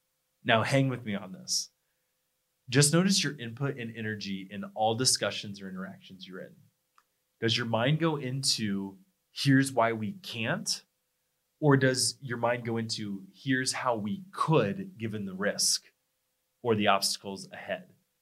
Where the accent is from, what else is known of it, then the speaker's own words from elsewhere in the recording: Midwest, United States; I'm from the Midwest.